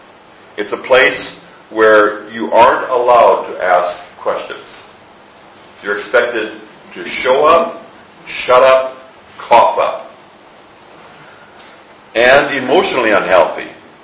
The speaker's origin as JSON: {"language": "English", "region": "Midwest", "country": "United States", "tie": "born or raised there", "said": "I grew up in the Midwest in a Lutheran church that was dead emotionally."}